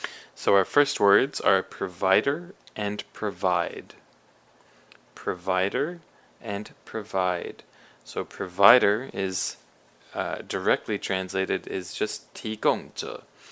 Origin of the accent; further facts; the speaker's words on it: Canada; I know, for example, for those who don't know, I'm from Canada.